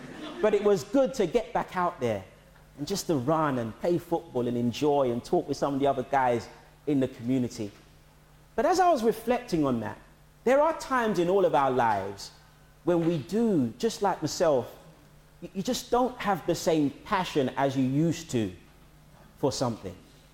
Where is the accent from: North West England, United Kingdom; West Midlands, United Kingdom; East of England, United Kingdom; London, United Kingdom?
London, United Kingdom; Back in Catford when I was growing up in London